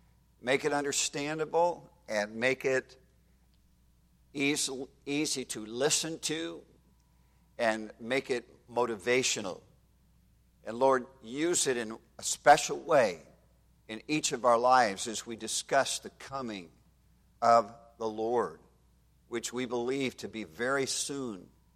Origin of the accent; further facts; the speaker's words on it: Canada; now in United States; I am an American, so my people would be the Americans. I am from Canada. Originally, my ancestors, so my people in a way would be Canadians. But I am an American now.